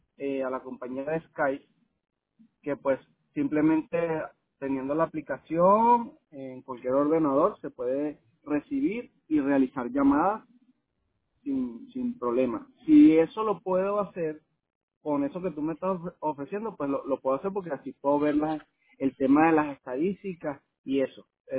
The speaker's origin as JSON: {"language": "Spanish", "town": "Caracas", "region": "Capital District", "country": "Venezuela", "tie": "born there"}